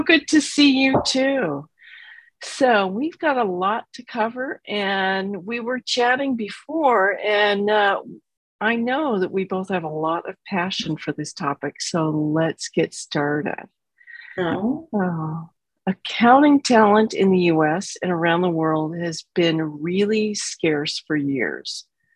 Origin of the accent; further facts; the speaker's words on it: Los Alamos, New Mexico, United States; But I grew up in Los Alamos, New Mexico, the home of the atomic bomb.